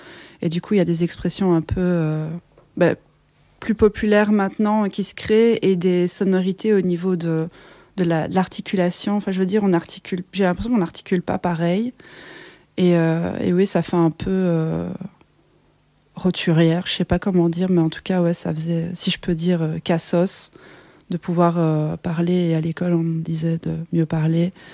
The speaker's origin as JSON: {"language": "French", "country": "Belgium", "tie": "born there", "said": "Je suis née, oui, effectivement, en Belgique avec des parents qui ont vraiment fait tous les efforts du monde pour parler le français de la meilleure façon qu'il soit"}